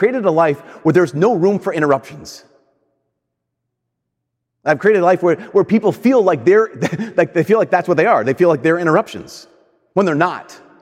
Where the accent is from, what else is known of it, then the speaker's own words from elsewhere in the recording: United States; So I'm very American in my love for Chinese food.